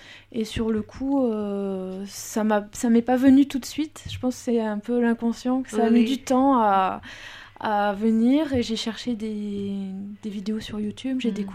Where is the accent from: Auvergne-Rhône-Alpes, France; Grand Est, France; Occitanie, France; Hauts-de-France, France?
Hauts-de-France, France; Dunkirk; En fait, à l'origine, je suis de Dunkerque.